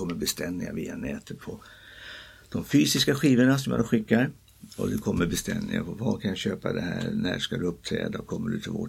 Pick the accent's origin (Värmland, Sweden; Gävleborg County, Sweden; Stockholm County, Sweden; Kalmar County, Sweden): Stockholm County, Sweden; Stockholm; also born or lived in Hälsingland; I Hökarängen.